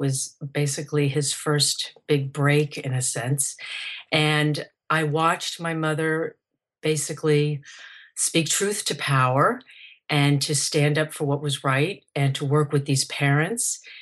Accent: Atlanta, Georgia, United States; My mother and I moved to Georgia in the early 70s, and I went to high school there. And I loved growing up in Atlanta. I lived in Little Five Points

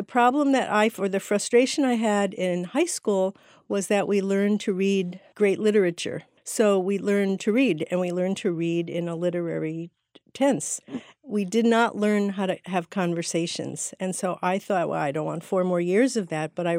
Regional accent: Connecticut, United States; My father's brother married a woman who was born and raised in Paris, and she had a gigantic influence on my life from the time I was very small. I grew up in Connecticut.

